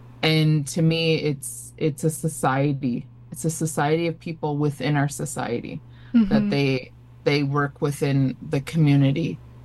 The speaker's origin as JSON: {"language": "English", "region": "Saskatchewan", "country": "Canada", "said": "I'm a Dakota Cree. I'm from Treaty 4. And that's located in Saskatchewan. My home reserve is from Musketeering First Nation. I'm two-spirited, identified. I use she, they pronouns."}